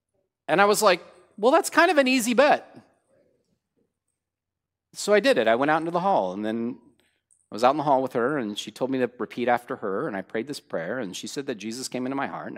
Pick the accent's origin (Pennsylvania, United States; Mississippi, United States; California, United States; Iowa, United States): California, United States; San Bernardino; Because yes, I'm from San Bernardino, don't tell anybody that.